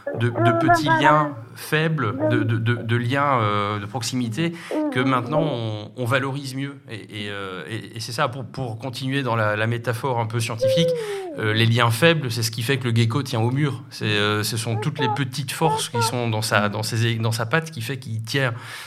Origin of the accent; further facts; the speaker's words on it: Belgium; On l'a pas dit, mais je suis belge, hein, comme Monsieur Gunther Pauli.